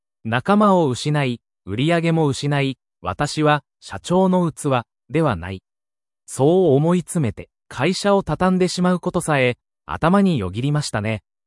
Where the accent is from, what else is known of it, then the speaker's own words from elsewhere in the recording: South Korea; moved away as an adult; now in Japan; 私は韓国出身で、日本にできた国際大学への進学をきっかけに、日本でのビジネスに関心を持つようになりました。